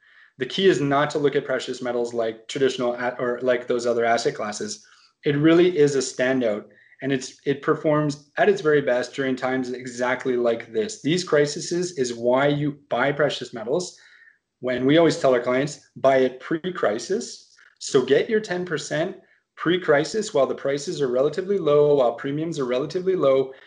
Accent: Canada; I didn't even grow up in the United States. So I grew up in Canada

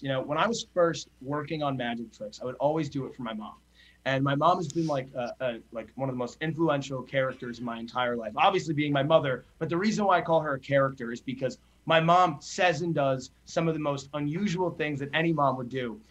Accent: New Jersey, United States; because I've listened for so long, like my whole childhood. I grew up in New Jersey.

